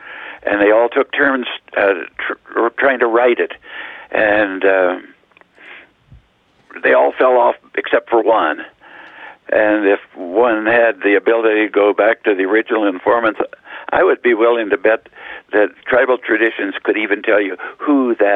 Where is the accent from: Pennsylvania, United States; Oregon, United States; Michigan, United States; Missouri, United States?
Oregon, United States; Redmond; When I was growing up in Redmond, Jesse Tetherow was still around.